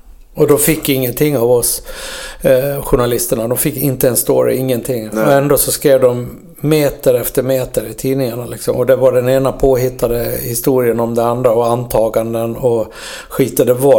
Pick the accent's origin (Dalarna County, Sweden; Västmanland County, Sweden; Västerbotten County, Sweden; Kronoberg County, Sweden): Dalarna County, Sweden; also born or lived in Gothenburg / Falun / Stockholm; som dalkarl så har man aldrig flyttat, man bara borta och jobbar på veckorna.